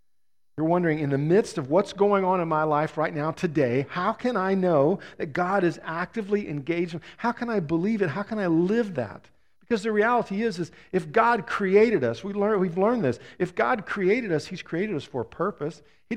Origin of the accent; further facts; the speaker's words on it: San Antonio, Texas, United States; I grew up in Texas, San Antonio, Texas, in fact.